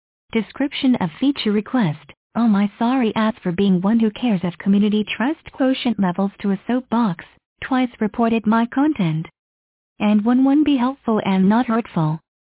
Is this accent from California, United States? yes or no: yes; San Bernardino, California, United States; what is my hometown of San Bernardino. I am living back in the family home since I was 5 years old.